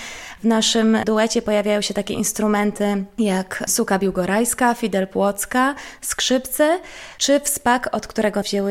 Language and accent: Polish; Białystok, Podlaskie Voivodeship, Poland; Obie pochodzimy z Białegostoku, a dopiero kilka razy występowałyśmy w naszych rodzinnych stronach